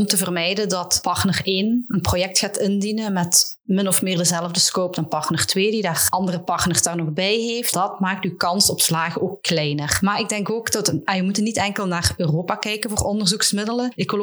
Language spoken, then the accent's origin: Dutch; Flanders, Belgium; En dat doen wij als Vlamingen te weinig.